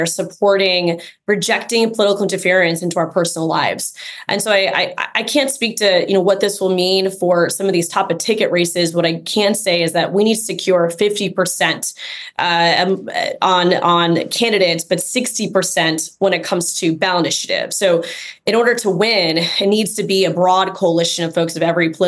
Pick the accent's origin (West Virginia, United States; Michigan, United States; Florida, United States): Florida, United States; As someone born and raised in Florida, I am proud to say that Florida is always worth fighting for.